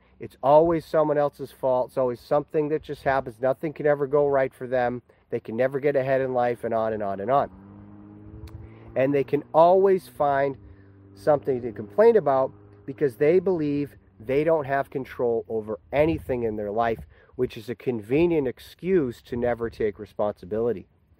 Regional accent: United States; And you know, living in America, growing up in America my whole life, all across the country

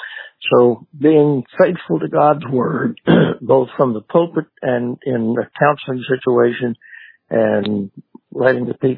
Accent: Lexington, Kentucky, United States; And soon after, we added a station in my hometown of Lexington, Kentucky

